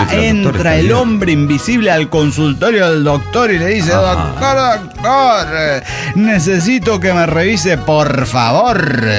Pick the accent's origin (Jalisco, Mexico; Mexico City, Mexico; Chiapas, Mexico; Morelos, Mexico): Jalisco, Mexico; Guadalajara; de Guadalajara, Guadalajara.